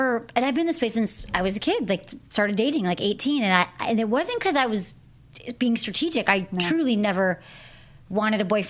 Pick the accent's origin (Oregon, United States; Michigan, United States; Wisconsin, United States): Michigan, United States; I'm from Michigan. So all my friends, like, had kids at 25.